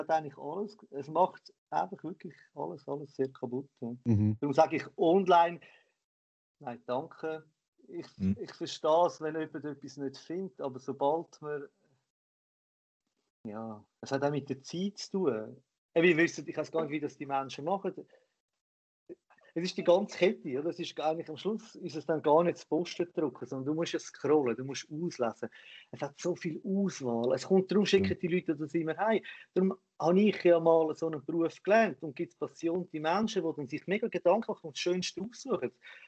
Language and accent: German; Zurich, Switzerland; vor allem da bei uns in Zürich und überall